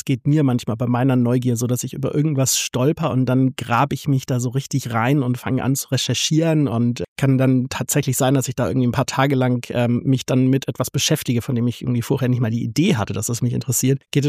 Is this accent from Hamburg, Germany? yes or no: yes; Hamburg, Germany; das sage ich als Hamburger.